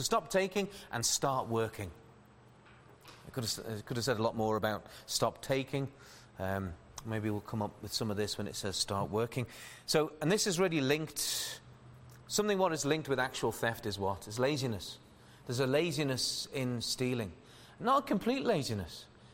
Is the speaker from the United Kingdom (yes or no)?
yes; Liverpool, North West England, United Kingdom; I am talking about those I grew up with in Liverpool.